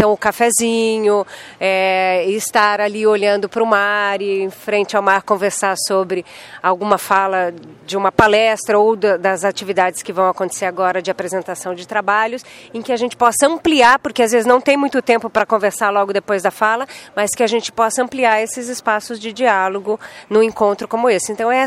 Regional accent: São Paulo, Brazil; now in Brasília, Brazil; Eu sou de Brasília, na verdade eu sou de São Paulo também, mas eu moro há 7 anos em Brasília

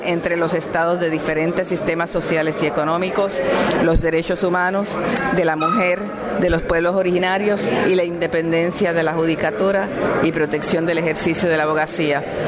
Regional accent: Puerto Rico; Yo soy puertorriqueña

